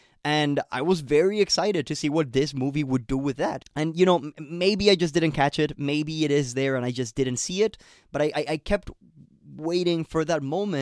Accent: Colombia; now in Canada; I had to fly back home to Colombia in a very impromptu manner. So, you know, I went back home to my home country. I went back to my town to spend Christmas with my family.

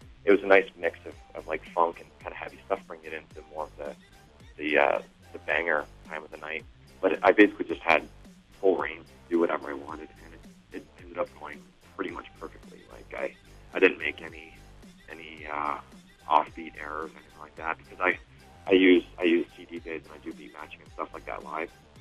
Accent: Calgary, Alberta, Canada; I've grown up in Calgary my whole life.

